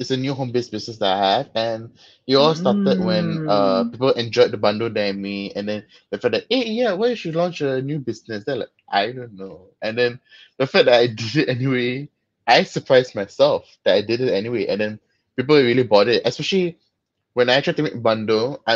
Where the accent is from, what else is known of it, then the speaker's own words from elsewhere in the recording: Singapore; Of course, I'm from Singapore, as quoted by Amma Aslan. And I'm 26 years old, quarter of a century plus one.